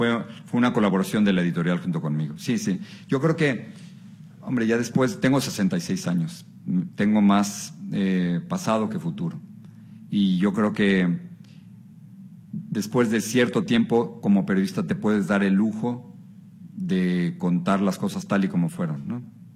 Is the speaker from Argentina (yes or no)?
no; Mexico; algo que siempre me ha fascinado de ser mexicano es que, bueno, venimos del país de Frida Kahlo y de Diego Rivera y de Carlos Fuentes y de Octavio Paz